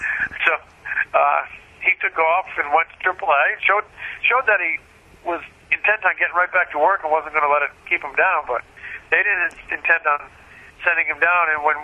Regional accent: Providence, Rhode Island, United States; born there; now in Philadelphia, United States; I was born in Providence, Rhode Island.

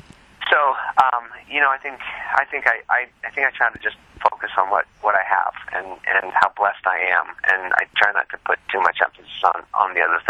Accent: California, United States; he's a Cavs fan, and I'm a Warriors fan because I'm from the Bay Area

